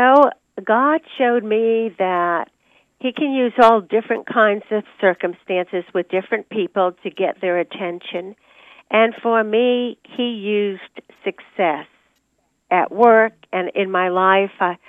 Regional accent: Rhode Island, United States; I grew up in Rhode Island, not too far from Boston, about an hour away. I grew up in a wonderful home.

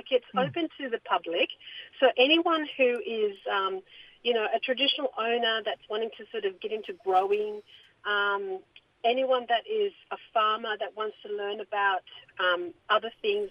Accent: Western Australia, Australia; now in Cairns, Australia; I'm from the East Kimberley of Western Australia. My mum, my mob are the Jaru, Wollongong, Nyarrangan people from beautiful. East Kimberley.

